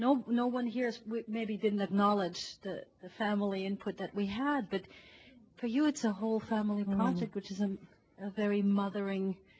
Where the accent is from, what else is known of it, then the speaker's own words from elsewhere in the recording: Melbourne, Victoria, Australia; I was from Melbourne. … from Melbourne.